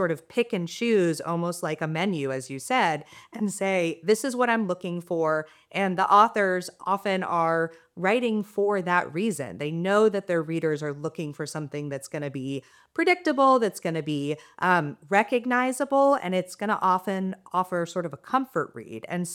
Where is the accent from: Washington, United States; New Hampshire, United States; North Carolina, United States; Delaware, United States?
New Hampshire, United States; Keene; I grew up in Keene, New Hampshire, which is a small town kind of right on the border by Vermont.